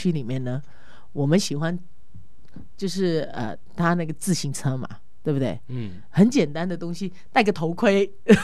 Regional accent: Singapore; now in Australia; 像我从新加坡来的，那我们车子很密集

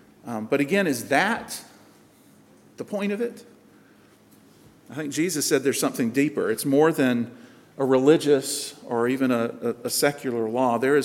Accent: South Carolina, United States; growing up in South Carolina, Christianity, I guess, was so much a part of the culture

